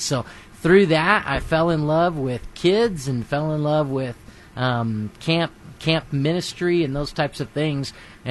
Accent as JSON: {"language": "English", "town": "Abilene", "region": "Texas", "country": "United States", "tie": "born or raised there", "also_born_or_lived": "Oklahoma", "said": "I grew up in Abilene, Texas. And so that's where I consider home. It's not where I was born. I was born out of the country up in Oklahoma, actually."}